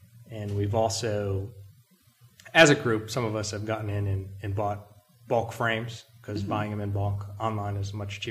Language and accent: English; New Jersey, United States; You know, growing up in New Jersey too, I had access to the buses. I could go to New York City for $4.